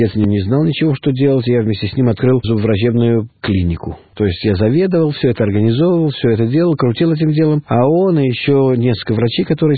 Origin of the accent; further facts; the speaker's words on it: Vitebsk, Vitebsk Region, Belarus; born there; Родился в Витебске, в обычной интеллигентной еврейской семье, врачей.